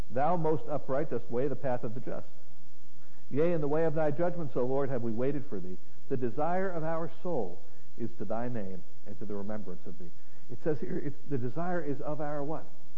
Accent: New Jersey, United States; I was raised in New Jersey.

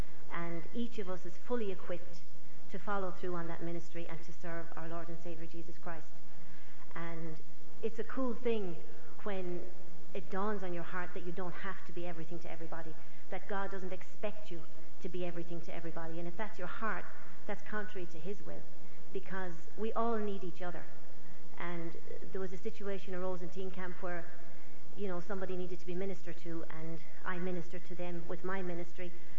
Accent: Galway, Connacht, Ireland; I'm from Galway. And I'm very, very blessed to be here.

